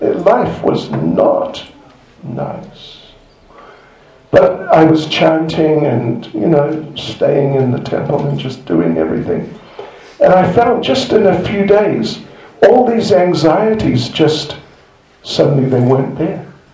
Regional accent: New Zealand; now in England; when I came from New Zealand to England in 72, I came on a ship, a passenger liner, like a cruise liner.

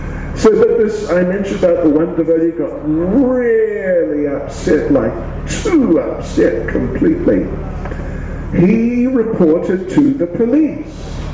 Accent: South Africa; And I'm South African.

